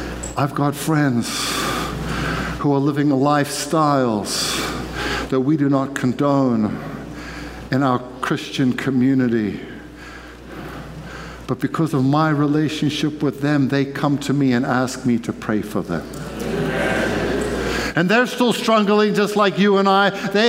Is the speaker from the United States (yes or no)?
no; South Africa; I had a couple of friends when I grew up in South Africa